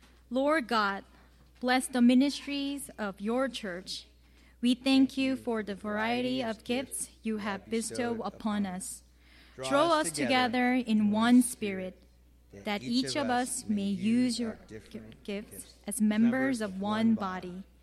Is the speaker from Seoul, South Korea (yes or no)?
no; Daegu, South Korea; now in United States; So I came from Georgia, but I originally came from South Korea, not North Korea, South Korea, and southern part of South Korea, which is Daegu. And I grew up as a pastor kid.